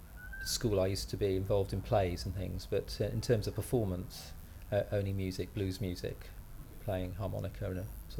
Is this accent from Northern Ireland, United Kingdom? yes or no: no; Oxford, South East England, United Kingdom; also born or lived in London; We grew up in Oxford, went to school there. I eventually went to university in Oxford, then lived in London for a while.